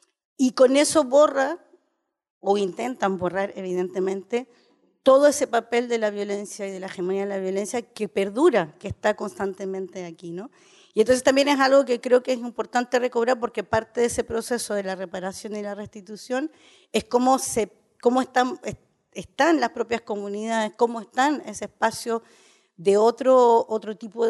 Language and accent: Spanish; Chile; born there; moved away; Yo nací en Chile, he vivido menos de lo... el país donde menos he vivido, de hecho, extrañamente, pero con el que tengo una relación demasiado cercana, porque soy parte de la diáspora del exilio